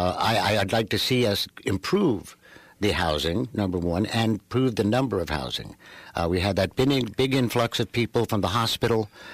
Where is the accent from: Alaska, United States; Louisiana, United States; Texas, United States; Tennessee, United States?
Alaska, United States; Nome; also born or lived in Mountain Lakes, New Jersey; Mountain Lakes, New Jersey is my hometown, but where I was born. But my hometown is very, very, very much so Nome, Alaska. The people of Nome are my family.